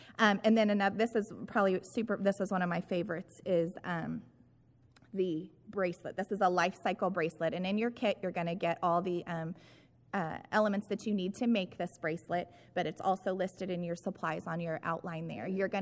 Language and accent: English; Kansas, United States; now in Texas, United States; We live in Texas. I'm from Kansas, which isn't really known for snow either, but we did have some when I was a kid